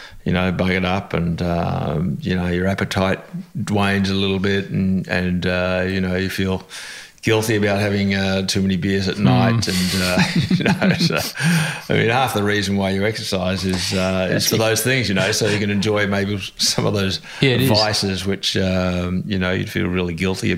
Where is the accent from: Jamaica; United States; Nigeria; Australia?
Australia; also born or lived in England; I was actually born in England. Not everybody knows that. They assume I was born in Australia. But when I was very young, I came back to Australia with my mother, who was originally Australian.